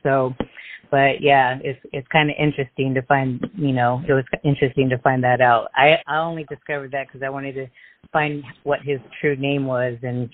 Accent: Long Beach, California, United States; But, yep, I grew up in Long Beach, so I'm born and raised here.

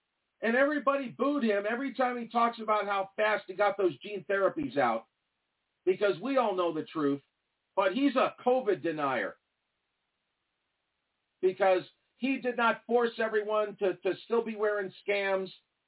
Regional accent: New York, United States; Trump doesn't bother me. Maybe it's because I'm from New York.

